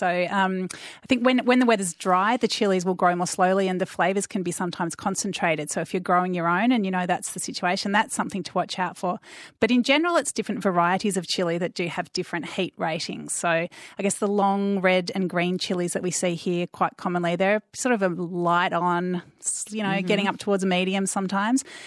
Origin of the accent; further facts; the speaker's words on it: Australia; growing up in Australia these days, you do get exposed to so much food from different places